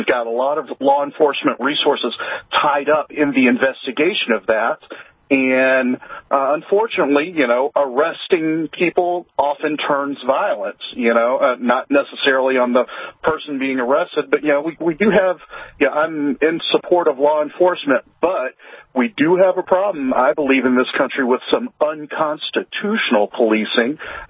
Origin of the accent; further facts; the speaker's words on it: Tennessee, United States; So I'm originally from Tennessee.